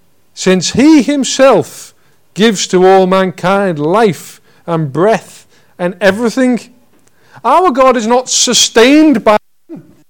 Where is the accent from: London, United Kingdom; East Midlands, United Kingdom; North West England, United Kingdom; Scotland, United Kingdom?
North West England, United Kingdom; Liverpool; born there; I was born in Liverpool last century.